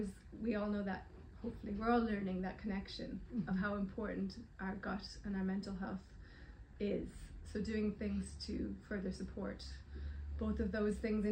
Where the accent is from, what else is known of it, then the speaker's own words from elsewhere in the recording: United States; guess, the American health system and the fear of kind of over-medicating children, which I really saw growing up in America.